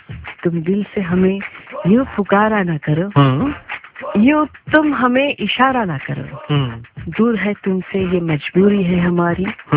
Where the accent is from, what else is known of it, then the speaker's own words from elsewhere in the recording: Dhaka, Dhaka Division, Bangladesh; আমি ঢাকাইয়া কইতে কোনো শরম নেই মানে প্রাউডলি বলবো আমি ঢাকাইয়া